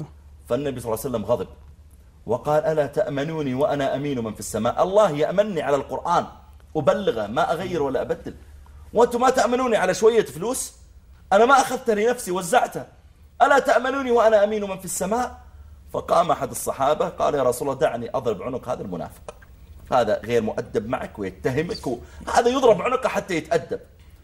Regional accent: Saudi Arabia; قلت والله أنا I'm from Saudi Arabia.

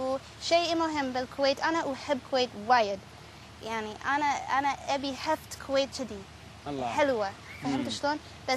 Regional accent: Ethiopia; Arabic is a second language; أنا من إثيوبيا

